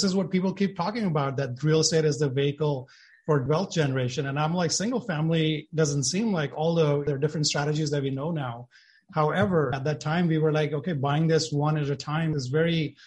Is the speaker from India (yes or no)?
yes; India; moved away; I was born and brought up in India. My father was in the army.